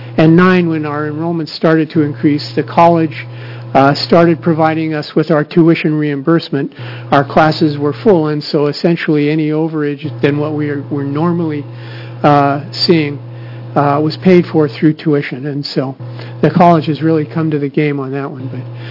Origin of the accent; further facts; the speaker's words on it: California, United States; sorry, native Oregonians, but I'm a Californian, and was laid off because of Proposition 13 down there